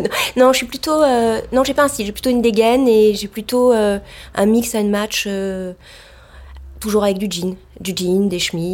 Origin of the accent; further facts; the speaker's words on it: Paris, Île-de-France, France; Moi, j'ai été élevée un peu à Saint-Germain-des-Prés